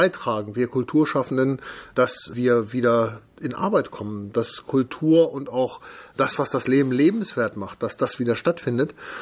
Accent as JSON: {"language": "German", "town": "Braunschweig", "region": "Lower Saxony", "country": "Germany", "tie": "born or raised there", "said": "in Braunschweig eine Demo anzumelden, weil es meine Heimatstadt ist. Hier lebe ich, hier ist mein Lebensmittelpunkt, hier ist mein Herz."}